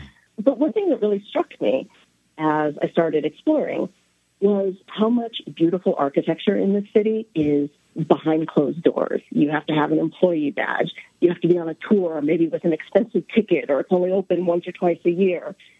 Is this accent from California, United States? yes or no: yes; Los Angeles, California, United States; now in New York, United States; I am not a native New Yorker. I am originally from Los Angeles, and I studied history at UCLA.